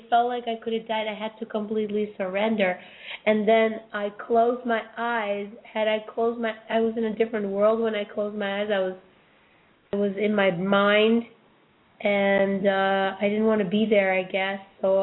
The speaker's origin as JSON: {"language": "English", "region": "New York", "country": "United States", "said": "I'm from New York."}